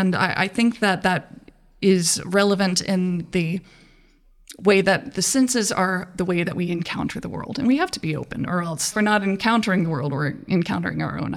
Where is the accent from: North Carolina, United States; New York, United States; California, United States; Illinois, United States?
North Carolina, United States; And since I'm from North Carolina originally, the smell of the dirt where I live is this red clay.